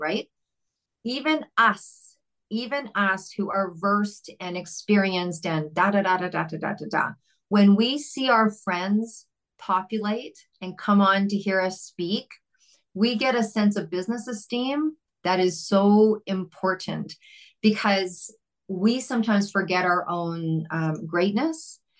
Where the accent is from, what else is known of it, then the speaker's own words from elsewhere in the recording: Vancouver, British Columbia, Canada; I'm from Vancouver, Canada